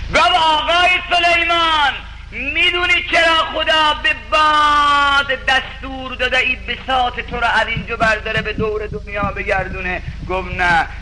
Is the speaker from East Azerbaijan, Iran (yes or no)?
no; Yazd, Iran; also born or lived in Mashhad; now in Tehran, Iran; چون من اصلا یزدیم، تولدم در مشهد، ساکن تهرونم.